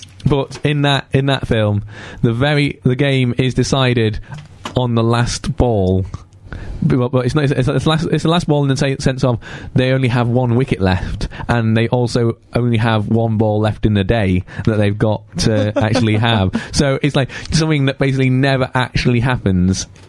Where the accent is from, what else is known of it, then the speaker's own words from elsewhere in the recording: Warrington, North West England, United Kingdom; This is actually quite interesting because the guy who won actually lives in my hometown.